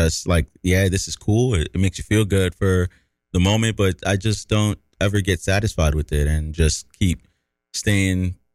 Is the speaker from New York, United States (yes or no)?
yes; New York, United States; And I'm from New York, and I want to be the voice and want to be the guy that's kind of giving people those opportunities.